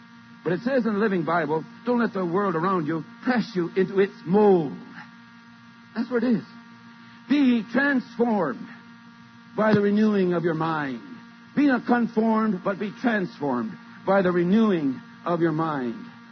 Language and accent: English; Canada; now in United States; I come from Canada. Originally, I went to Prairie Bible Institute. My parents were on the staff there at the school. So I'm a Canadian, but I'm down here as a missionary to the Americans.